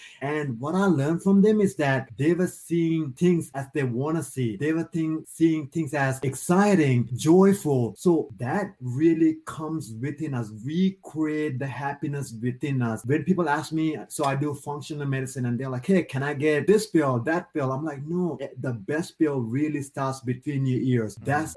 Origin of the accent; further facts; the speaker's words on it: Sri Lanka; Like I came from Sri Lanka.